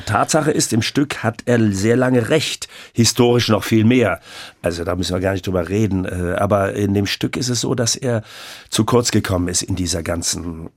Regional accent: France; Ich bin da, wie gesagt, in Frankreich aufgewachsen.

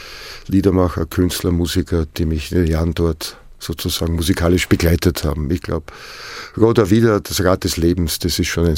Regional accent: Vienna, Austria; born there; moved away; also born or lived in Brazil; Ich bin in Wien zur Welt gekommen, aber in Wirklichkeit nur geboren worden. Zur Welt bin ich gekommen, als ich nach Brasilien kam, als ich meinen Geburtsort verließ, auf einen anderen Kontinent ging, jahrelang dort lebte

